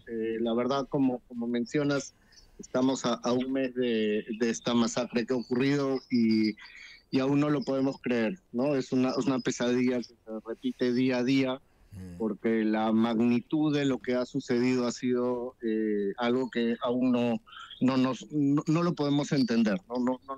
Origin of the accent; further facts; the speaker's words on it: Peru; nosotros hemos estado, yo y mi familia, en Perú. Nosotros somos naturales de Perú.